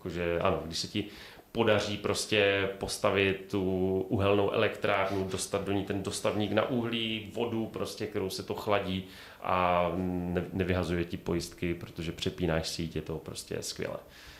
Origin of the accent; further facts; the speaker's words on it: Moravian-Silesian Region, Czechia; A přesně je to, že ještě jak pocházím z Ostravska, tak prostě mít krajinku, na horizontu, kterou rozbíjejí komíny, je prostě nejnádhernější pohled.